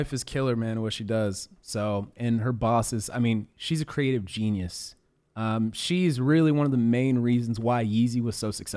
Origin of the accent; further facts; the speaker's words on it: California, United States; I'm originally from the Bay Area.